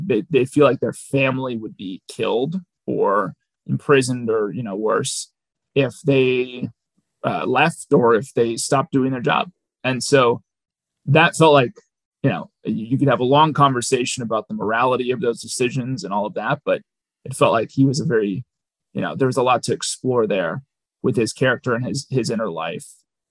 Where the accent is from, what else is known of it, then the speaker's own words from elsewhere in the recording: Minneapolis, Minnesota, United States; I think that's probably a Texas thing coming out there, even though I'm from Minneapolis.